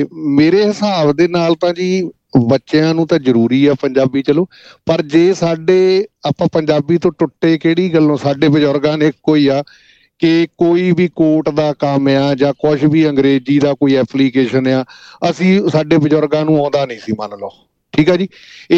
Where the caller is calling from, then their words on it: Australia; ਮੈਂ ਆਸਟ੍ਰੇਲੀਆ ਤੋਂ ਬੋਲਦਾ ਜੀ